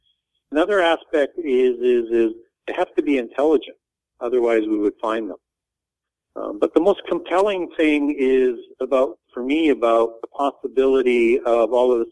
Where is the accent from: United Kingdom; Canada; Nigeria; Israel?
Canada; I grew up in Canada, and Sasquatch is the name that we grew up